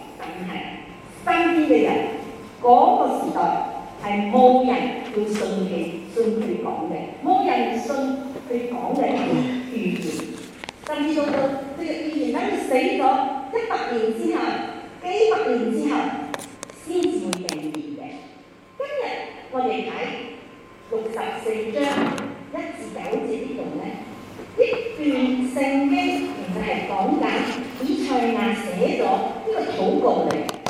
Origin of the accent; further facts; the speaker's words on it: Malaysia; 我喺馬來西亞長大嘅，喺嗰度長大。